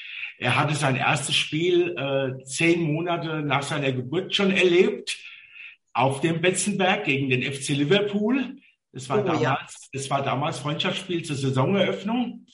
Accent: Mainz, Rhineland-Palatinate, Germany; born there; ich bin gebürtiger Mainzer

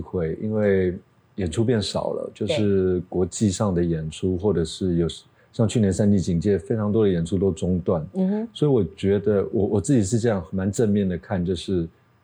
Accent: Taipei, Taiwan; 我小时候在蒙甲看到的那些庶民百姓生活的样态

